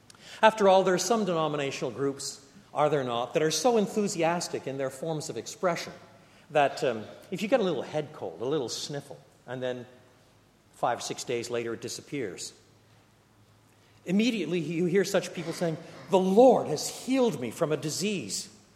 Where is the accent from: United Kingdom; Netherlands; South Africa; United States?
United Kingdom; especially, dare I say it, if we're British. I can say that. My mother was a Londoner.